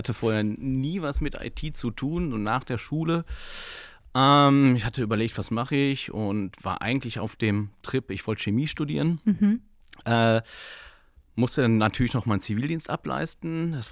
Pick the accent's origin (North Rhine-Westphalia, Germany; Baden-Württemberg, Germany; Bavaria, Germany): North Rhine-Westphalia, Germany; Bochum; born there; 40 Jahre alt und ja mittlerweile seit knapp 20 Jahren in der IT. Mhm. Gebürtig komme ich aus Bochum, also aus dem Ruhrpott.